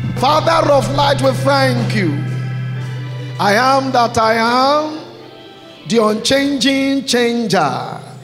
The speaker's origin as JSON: {"language": "English", "town": "Ibadan", "region": "Oyo", "country": "Nigeria", "said": "Incidentally, we are from the same place. He's from Ibadan. I'm from Ibadan. Another one, he went to Lagelu Grammar School. Many years ahead, I went to Lagelu Grammar School."}